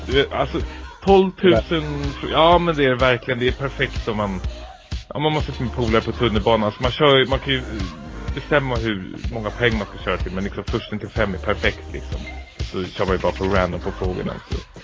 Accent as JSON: {"language": "Swedish", "country": "Sweden", "said": "När jag var hemma i Sverige i somras"}